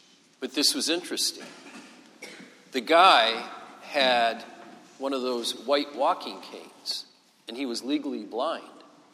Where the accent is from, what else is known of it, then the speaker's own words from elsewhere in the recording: Gaylord, Michigan, United States; So I grew up in the Diocese of Gaylord, Michigan, which is in northeast lower Michigan, and actually it's almost directly east of here.